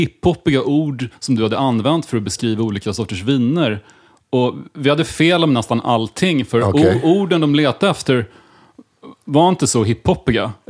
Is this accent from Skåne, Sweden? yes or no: no; Stockholm, Stockholm County, Sweden; Jag älskar min hemstad Stockholm, men kan ibland avsky den.